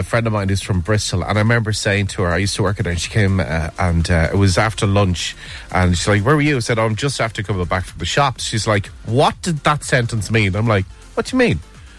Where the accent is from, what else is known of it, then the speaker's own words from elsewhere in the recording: Ireland; looking for those Irishisms that just people around the world just don't understand and get what we mean as Irish people.